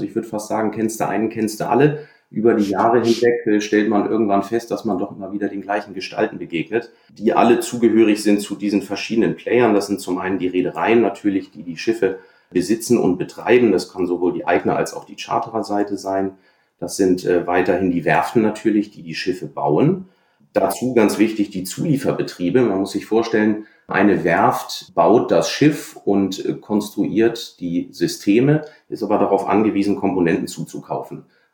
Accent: Hamburg, Germany; Ich bin an der Elbe aufgewachsen und habe regelmäßig die Riesenpötte vorbeifahren sehen.

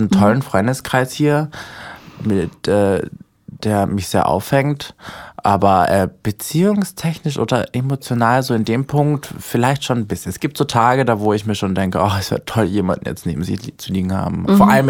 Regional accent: Austria; now in Berlin, Germany; ich komme ja eigentlich aus Österreich

